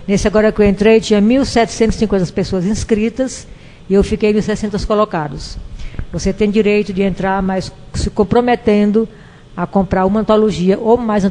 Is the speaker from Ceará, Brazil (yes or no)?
yes; Jaguaruana, Ceará, Brazil; Eu sou de Jaguaruana, mas morava num local afastado chamado Jiqui.